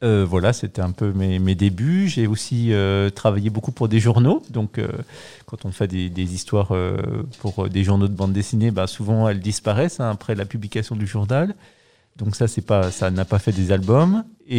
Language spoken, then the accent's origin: French; Paris, Île-de-France, France; Quand j'étais petit, j'habitais à Paris. Et donc, je prenais souvent le métro